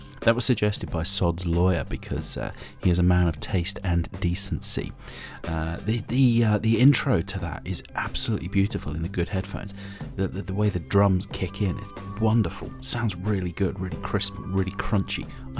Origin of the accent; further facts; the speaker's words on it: United Kingdom; but I'm too British to know what other time zones are.